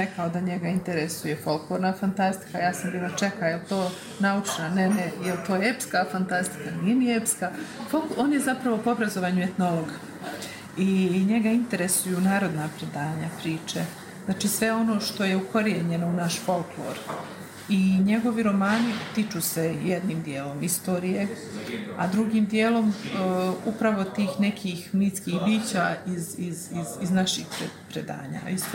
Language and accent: Serbian; Pale, Republika Srpska, Bosnia & Herzegovina; Prosto tata mi je sa Pala, pa sam odrasla na Palama.